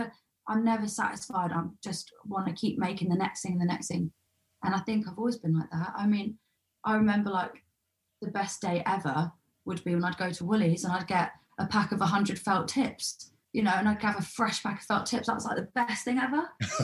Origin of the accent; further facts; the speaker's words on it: London, United Kingdom; growing up in Southeast London